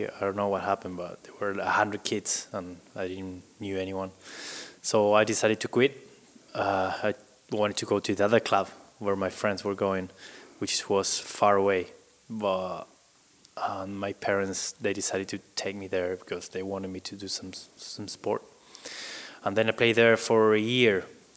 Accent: Buenos Aires, Argentina; All the players from, I'm from Buenos Aires, so they send 3 to 5 players to a club

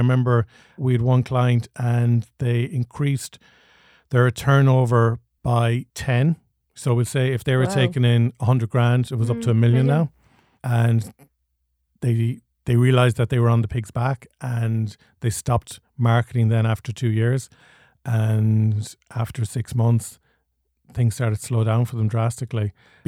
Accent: Ireland; And I suppose there can be that island mentality as well, being Irish.

